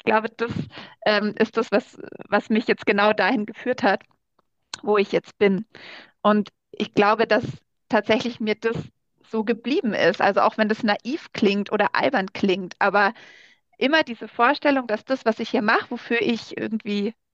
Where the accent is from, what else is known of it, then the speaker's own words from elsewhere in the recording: Landsberg am Lech, Bavaria, Germany; Landsberg am Lech. Also das ist das Örtchen, wo ich aufgewachsen bin.